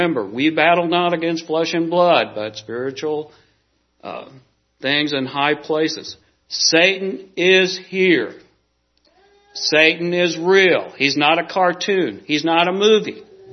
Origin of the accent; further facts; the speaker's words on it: Missouri, United States; I grew up down in South Central Missouri where the water was clear, even if you turned over stones.